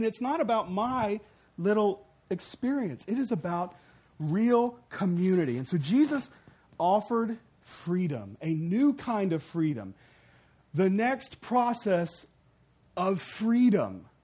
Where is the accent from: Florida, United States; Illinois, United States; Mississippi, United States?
Mississippi, United States; I'm from Mississippi, so we're washed in the blood.